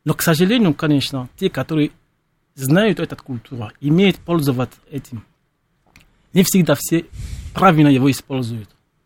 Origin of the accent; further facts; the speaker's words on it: Benin; Russian is a second language; now in Russia; я сам черный русский. Я афро-россиян. Я гражданин России. И то, что я из Бенина, моя большая родина – это Россия. И мало Бенин.